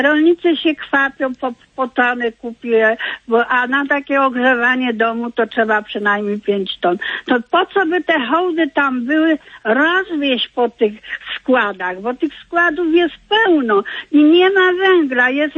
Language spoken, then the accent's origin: Polish; Lesser Poland, Poland; Ja jestem tutaj spod Krakowa